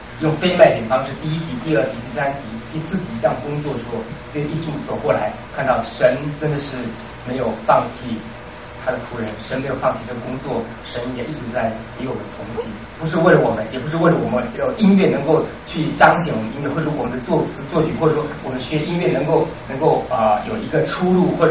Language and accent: Chinese; Taiwan; 兴起我们台湾人、中国人、华人